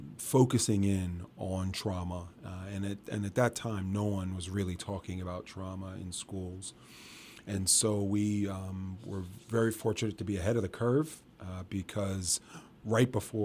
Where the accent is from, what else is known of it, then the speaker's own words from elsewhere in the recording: New Jersey, United States; also born or lived in New York; So I was born in New York, grew up in Jersey, and came to the Lehigh Valley to go to Lafayette College.